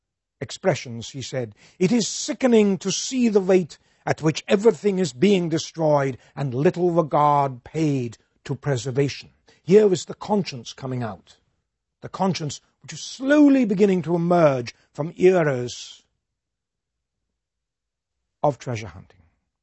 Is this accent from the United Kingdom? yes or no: yes; England, United Kingdom; if I may say so as an Englishman or a former Englishman